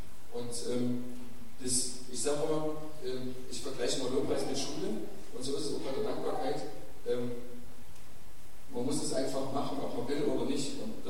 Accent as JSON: {"language": "German", "town": "Leipzig", "region": "Saxony", "country": "Germany", "said": "ich bin aus Leipzig. Ich bin verheiratet seit 10 Jahren, habe 4 Kinder."}